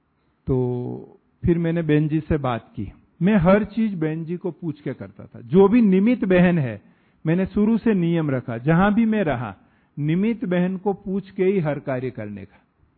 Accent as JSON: {"language": "Hindi", "region": "Rajasthan", "country": "India", "said": "हम जब यहां राजस्थान के पास, हमारा गांव है इधर आबू से 150 किलोमीटर"}